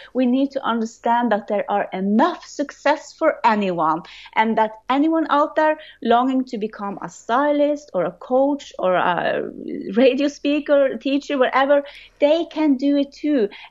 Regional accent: Norway; first language Norwegian; English is a second language; And I was very scared because my first language are Norwegian. So to speak in English has been something

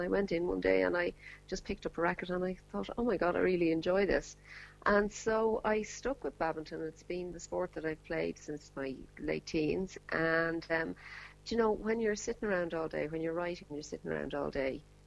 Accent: Dublin, Leinster, Ireland; But yeah, but I'm a city person. Like I like Dublin. I've lived here all my life

